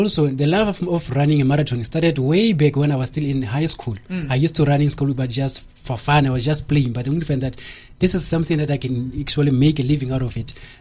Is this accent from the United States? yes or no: no; Clarens, Free State, South Africa; Well, I grew up in this little township called Clarence.